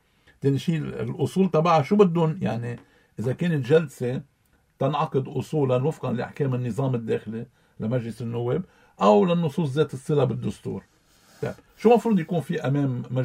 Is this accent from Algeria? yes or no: no; Lebanon; كلبنانيين